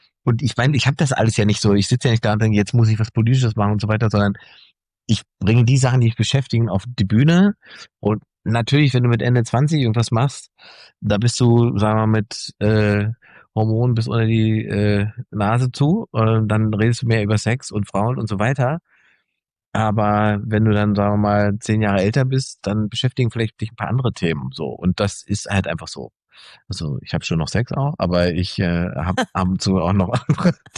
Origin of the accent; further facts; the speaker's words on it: East Germany, Germany; born there; Ich bin ja im Osten geboren.